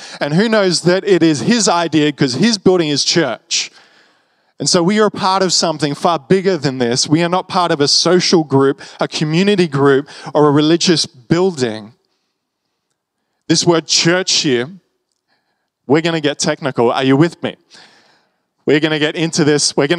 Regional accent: Australia; I'm Australian.

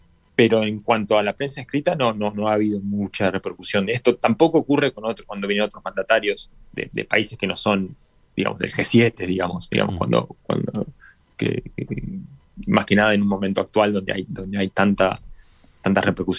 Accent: Uruguay; Obviamente que el hecho de ser uruguayo

